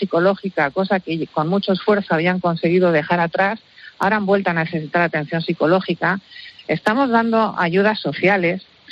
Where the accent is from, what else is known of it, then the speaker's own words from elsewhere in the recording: San Sebastián, Basque Country, Spain; Yo soy de San Sebastián